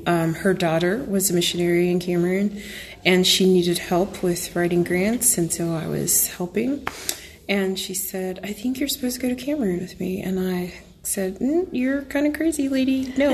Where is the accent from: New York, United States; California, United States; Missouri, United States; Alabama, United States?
California, United States; San Diego; moved away as an adult; I'm a military brat. I grew up in San Diego and then moved to the East Coast as an adult.